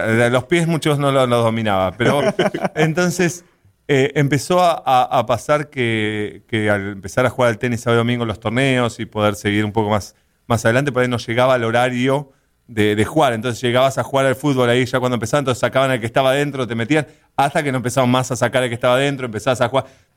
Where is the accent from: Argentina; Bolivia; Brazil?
Argentina; Buenos Aires Province; La verdad que nací en Buenos Aires. No nací un poquito a las afueras de Buenos Aires. Buenos Aires en sí, cerca del aeropuerto.